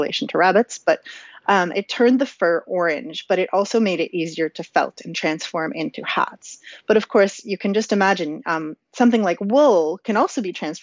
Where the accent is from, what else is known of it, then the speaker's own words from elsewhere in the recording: Canada; as a Canadian who wears a toque in the winter